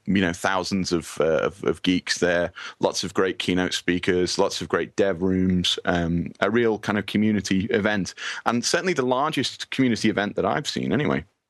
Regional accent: United Kingdom; Now, being a being a British chap, I would say mailroute.info

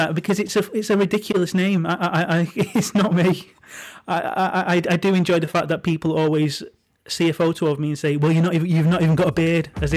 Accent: Manchester, North West England, United Kingdom

